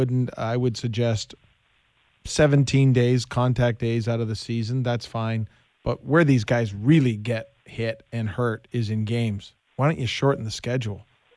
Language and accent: English; Hamilton, Ontario, Canada; I grew up watching in Hamilton, watching the Ticats when the schedule was 14 games, 18 games.